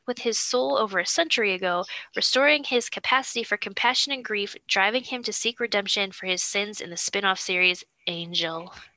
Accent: Ireland; Most likely sunlight because I'm Irish.

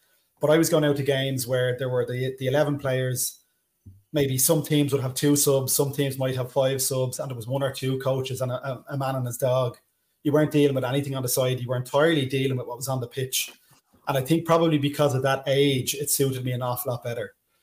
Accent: Dublin, Leinster, Ireland; So I put down the North Dublin because I'm from North Dublin.

